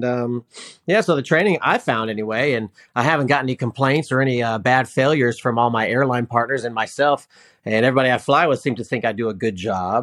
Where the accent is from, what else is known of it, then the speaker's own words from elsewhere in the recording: Massachusetts, United States; also born or lived in Houston; No. So born in Houston. You know, daddy lost his job down in Houston. So ended up moving up to Massachusetts. And I grew up in Massachusetts most of my time there.